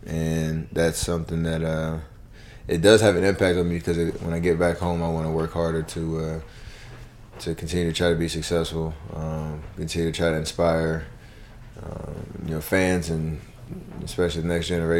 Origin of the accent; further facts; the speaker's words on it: Charlotte, North Carolina, United States; I used to play in the park growing up in Charlotte.